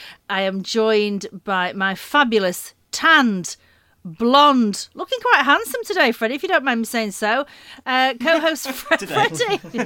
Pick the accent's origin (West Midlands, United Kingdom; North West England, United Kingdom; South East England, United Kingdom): North West England, United Kingdom; I am from Lancashire in the northwest of England. I'm hurtling towards 50. It's horrific. 48 years old.